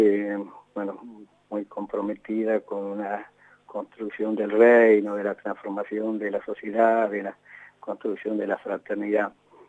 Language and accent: Spanish; Buenos Aires, Argentina; born there; Yo nací en Buenos Aires, en el año 1954. Bueno, no peino canos, parece que estoy medio pelado. Pero sí, en Buenos Aires, en Capital Federal.